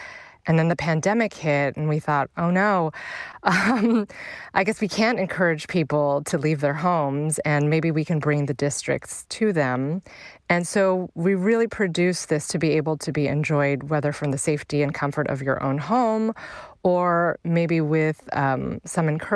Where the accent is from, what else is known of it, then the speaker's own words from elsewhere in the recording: California, United States; now in Los Angeles, United States; I'm from Northern California, and as you know, Northern and Southern California, we're not supposed to get along.